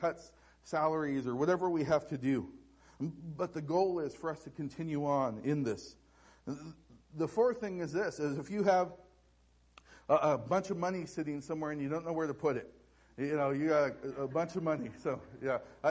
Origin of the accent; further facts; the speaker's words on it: California, United States; For those of you who lived in this area, and I grew up in Orange County, so I don't know, but I've heard the stories.